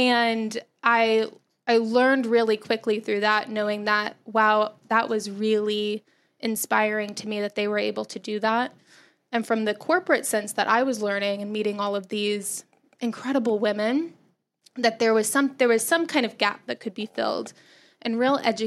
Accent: Texas, United States; I grew up in Texas.

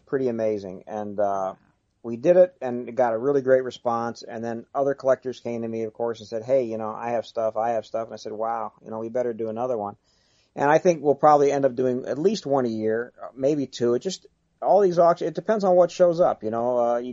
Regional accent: East Coast, United States; I'm from the East Coast, but my grandparents lived out here. We come out and see them every year.

